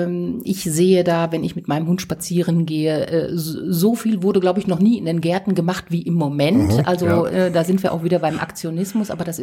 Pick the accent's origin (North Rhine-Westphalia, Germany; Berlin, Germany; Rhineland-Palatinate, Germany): North Rhine-Westphalia, Germany; ich komme aus dem Ruhrgebiet